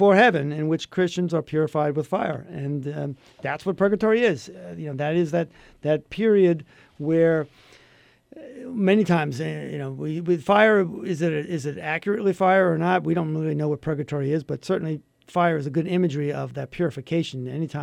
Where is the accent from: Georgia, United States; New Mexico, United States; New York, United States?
New York, United States; Sure, I grew up in New York, and you know, we had lived through a couple of transit strikes there, and it's just everything's a mess.